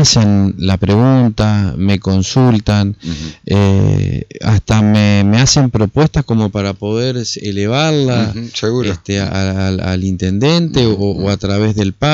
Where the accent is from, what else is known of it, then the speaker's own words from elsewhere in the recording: Argentina; Yo como argentino te puedo decir